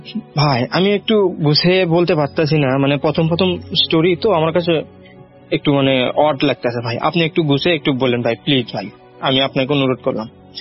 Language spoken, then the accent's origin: Bangla; Sherpur, Rajshahi Division, Bangladesh; আমার বাড়ি হচ্ছে শেরপুর থানা বগুড়া জেলা।